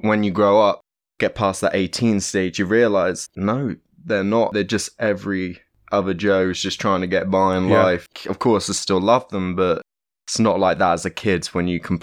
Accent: South West England, United Kingdom; Yeah, maybe that's just the Cornish way or something, I don't know. It's a cultural thing.

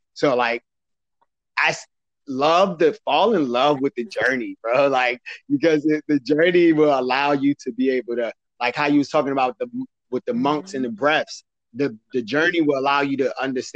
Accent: Newark, New Jersey, United States; And I learned that at a very young age, like growing up in Newark

